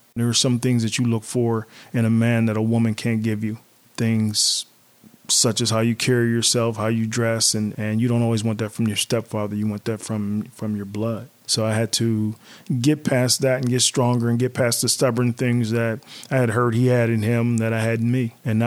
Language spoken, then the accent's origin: English; Wilkinsburg, Pennsylvania, United States; also born or lived in Hawkins Village; I grew up in Hawkins Village and grew up in Wilkinsburg. Growing up the way we grew up, we've seen a lot of people dying.